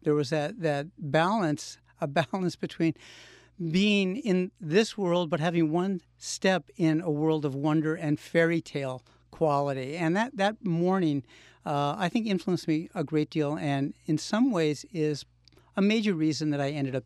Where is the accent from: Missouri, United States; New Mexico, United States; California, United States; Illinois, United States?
California, United States; Los Angeles; I grew up in Los Angeles, and you think of Los Angeles as a dry, warm destination place for many people